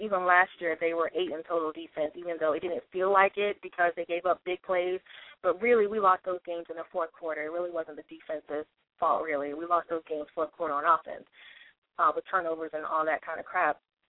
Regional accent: Virginia, United States; also born or lived in Philadelphia; And I'm not from Philadelphia. I'm actually from Virginia, but I went to college in Philadelphia. So I lived, around, my fellow Sixers and Eagles fans for 4 years.

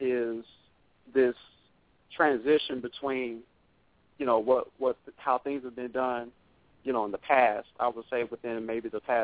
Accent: Los Angeles, California, United States; now in Hawthorne, United States; I'm actually from the West Coast. Holler back in the West Coast. From Los Angeles, California. I live in Hawthorne.

